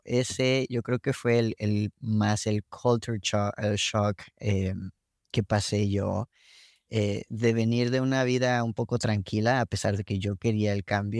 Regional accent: Mexico; yo soy de México, como dije, un pueblo pequeño. El paso allá es un poco más lento.

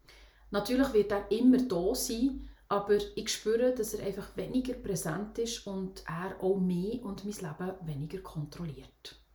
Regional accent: Switzerland; accent: Swiss German; first language Swiss German; Und zwar Schweizerdeutsch. Meine Muttersprache eigentlich, ursprünglich.

